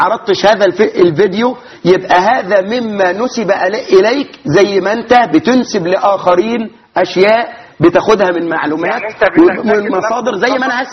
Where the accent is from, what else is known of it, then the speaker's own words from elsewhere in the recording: Suez, Suez Governorate, Egypt; واحنا ناس من السويس وعايشين في السويس.